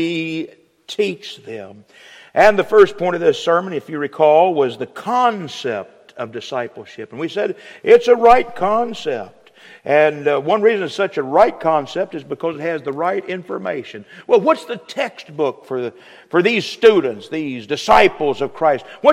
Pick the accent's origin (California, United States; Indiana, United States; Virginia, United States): Virginia, United States; I come from Virginia. That's where I get this accent, okay? I talk normal in Virginia.